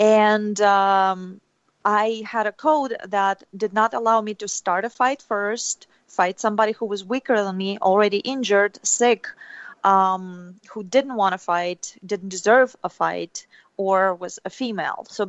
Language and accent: English; Saint Petersburg, Russia; Neva is the name of the river in my hometown, St. Petersburg.